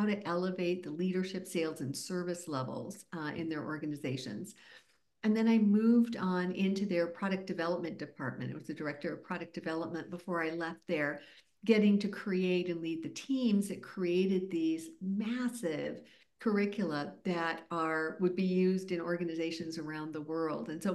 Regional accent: South Pasadena, California, United States; I haven't gone far at all in the world. I grew up in South Pasadena.

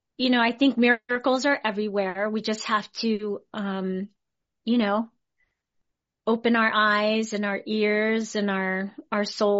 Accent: New Jersey, United States; also born or lived in New York, United States / San Jose, United States; when I'm from New Jersey. I mean, I was born in New York. I lived in San Jose for 10 years as a kid and moved back to New York just before I turned 11.

